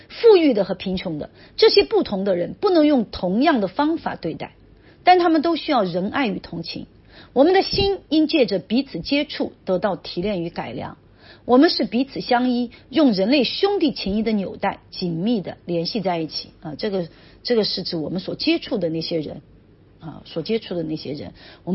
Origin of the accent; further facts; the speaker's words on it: China; 我们中国人很多时候我们没有界限，